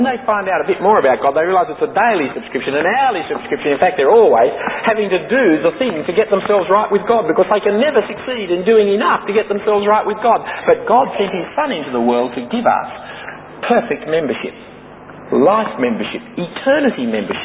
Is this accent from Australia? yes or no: yes; Australia